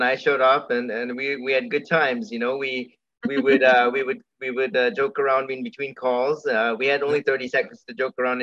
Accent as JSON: {"language": "English", "town": "Toronto", "region": "Ontario", "country": "Canada", "tie": "born there", "said": "I was born premature. I was born in Toronto"}